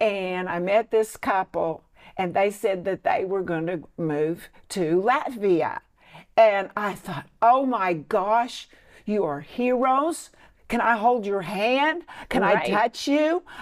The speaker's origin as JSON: {"language": "English", "town": "Miami", "region": "Oklahoma", "country": "United States", "said": "we're from the same, you're from Tulsa and I'm from Miami, Oklahoma."}